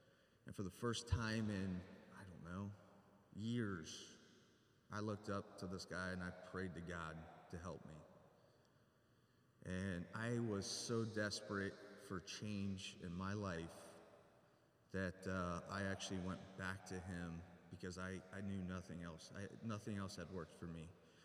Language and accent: English; Heath, United States; I grew up in Heath, graduated from Heath.